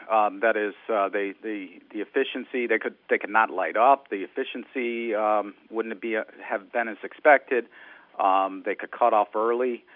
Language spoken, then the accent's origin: English; Williamsville, New York, United States; I grew up in Williamsville and went to St. Joe's in Kenmore, and then I went on to the University of Buffalo